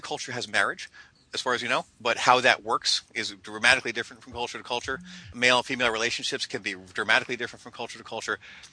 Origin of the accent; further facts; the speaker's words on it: United States; As an American and someone who also, by the way, was exposed to Native American archaeology long before I did any work in Africa